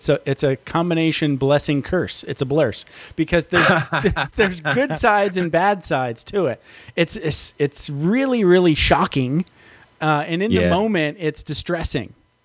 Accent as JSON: {"language": "English", "region": "Michigan", "country": "United States", "tie": "born or raised there", "also_born_or_lived": "Japan / Hawaii / Florida", "said": "And then I went from Japan to Hawaii and then went to Florida. And I grew up in Michigan."}